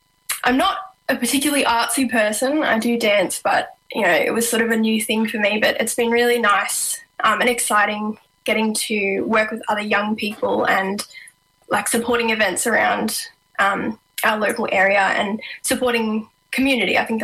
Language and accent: English; Warburton, Victoria, Australia; I'm also a student. I'm studying community development, and I'm originally from Warburton.